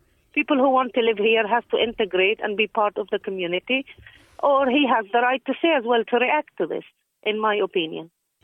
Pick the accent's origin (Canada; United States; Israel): Israel; I am from Israel